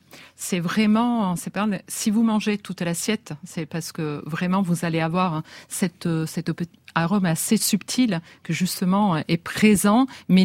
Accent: Italy; Et puis, comme on est italien, bien sûr, et comme on met très souvent du parmesan sur les pâtes

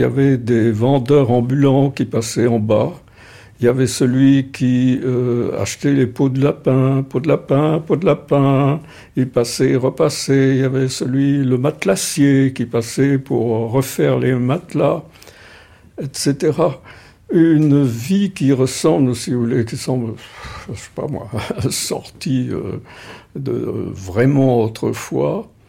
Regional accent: Clermont-Ferrand, Auvergne-Rhône-Alpes, France; Je suis né dans un appartement, dans la maison qu'avait construite mon grand-père, architecte

